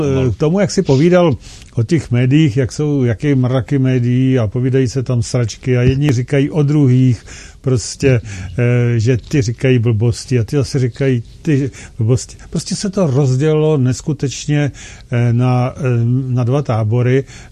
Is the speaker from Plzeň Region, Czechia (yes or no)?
yes; Plzeň, Plzeň Region, Czechia; akorát až na to tady u nás v Plzni.